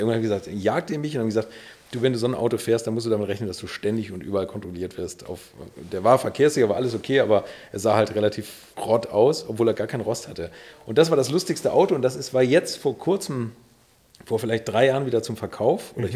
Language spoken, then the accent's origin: German; Bad Segeberg, Schleswig-Holstein, Germany; ich komme aus Bad Segeberg, hier aus der Nähe